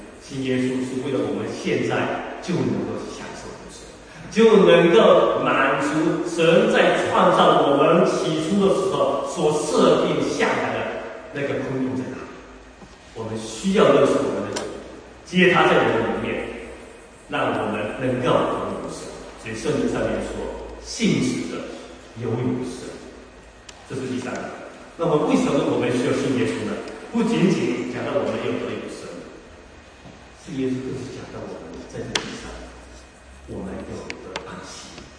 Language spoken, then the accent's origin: Chinese; China; moved away as an adult; now in Australia; 我们都是中国过来的